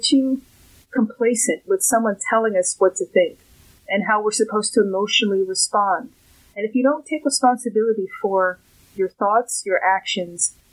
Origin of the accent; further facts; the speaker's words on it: New York, United States; because I'm a New Yorker formerly.